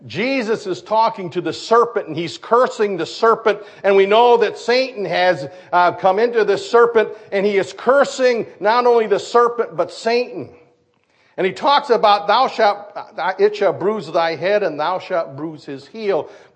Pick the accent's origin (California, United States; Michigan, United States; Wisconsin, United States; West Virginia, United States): Michigan, United States; "I'm from Michigan, where are you from?"